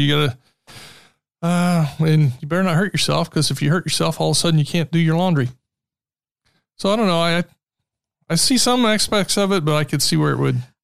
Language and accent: English; Indiana, United States; So I'm from Indiana.